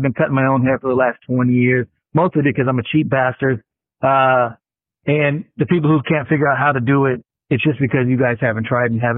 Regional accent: California, United States; You live in California. I grew up in California.

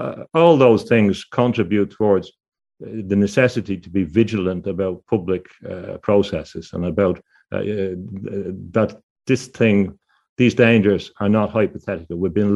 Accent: Dublin, Leinster, Ireland; But when I was growing up in Dublin

